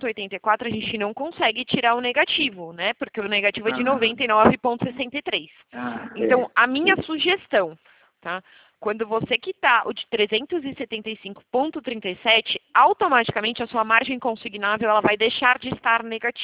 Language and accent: Portuguese; São Paulo, Brazil; Eu sou de São Paulo, tá? Eu nasci em São Paulo, mas eu atuo no interior de São Paulo. As pessoas às vezes me perguntam por conta do sotaque.